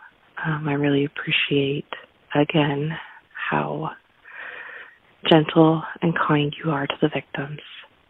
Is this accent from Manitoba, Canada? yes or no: no; London, Ontario, Canada; I grew up in London, Ontario.